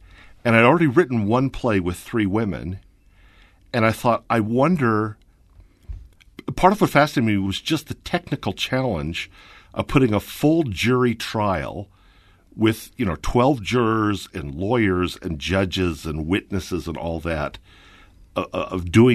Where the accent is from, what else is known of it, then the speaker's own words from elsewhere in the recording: Indiana, United States; I'm from Indiana, so most of my friends growing up were not LDS